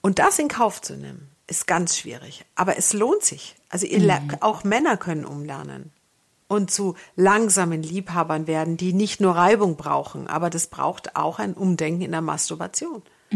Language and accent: German; Bavaria, Germany; ich komme ja aus Franken.